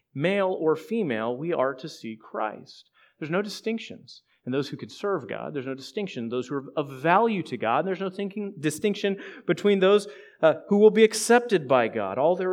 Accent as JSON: {"language": "English", "country": "United States", "said": "being white American, it's really easy for us to think about ourselves as the insider because we're a cultural majority in our country."}